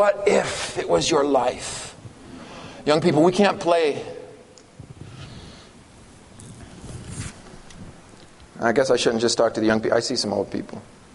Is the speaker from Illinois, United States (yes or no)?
no; Oregon, United States; I'm from Oregon, grew up in Oregon.